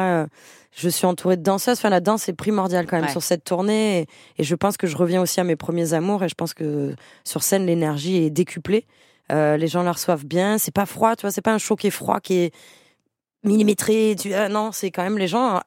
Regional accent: Southern France, France; accent: southern French; now in Paris, France; je me dis j'ai un accent du sud de fou que j'ai toujours pas vraiment perdu.

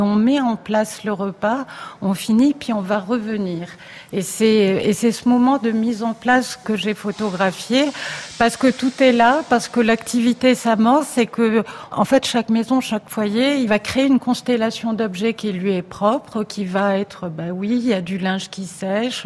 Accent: Marseille, Provence-Alpes-Côte d'Azur, France; Chez moi, à Marseille, c'est pareil.

